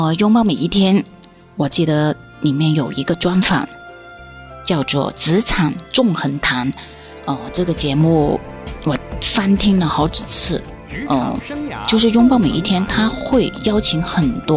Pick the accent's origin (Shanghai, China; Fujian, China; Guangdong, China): Guangdong, China; 我们广东人就是有一句话